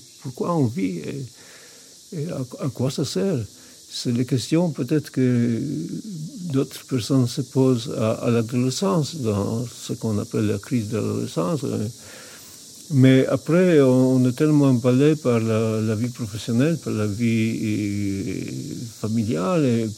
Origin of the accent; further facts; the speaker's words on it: Poland; moved away as an adult; je suis né en Pologne il y a 57 ans. J'ai vécu en Pologne pendant mes premiers 25 ans environ.